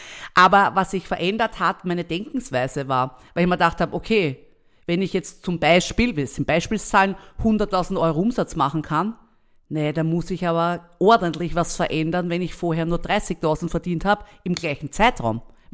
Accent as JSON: {"language": "German", "country": "Austria", "said": "gerade bei uns in Österreich"}